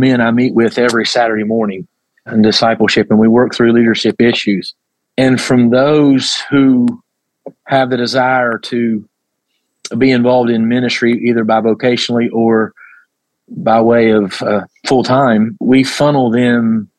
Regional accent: Appalachia, United States; growing up in Appalachia, there is a difference

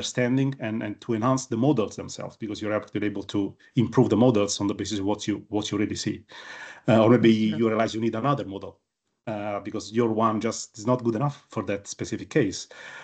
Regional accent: Italy; English is a second language; now in United Kingdom; I was born and raised in Italy, and I used to hike in Italian mountains, and especially the Alps. But also here in the UK

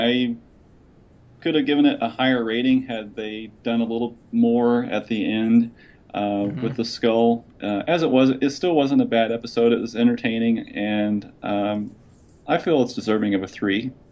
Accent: Indiana, United States; it's in Indiana, my home state.

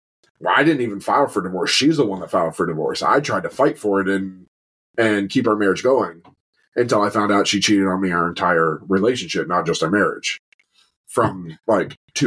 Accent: the South, United States; I grew up in the South.

